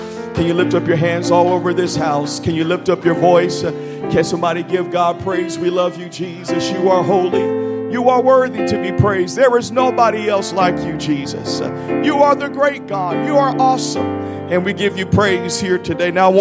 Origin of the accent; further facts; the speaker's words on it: Tennessee, United States; Now I'm from Tennessee, so that's Mississippi. Good people.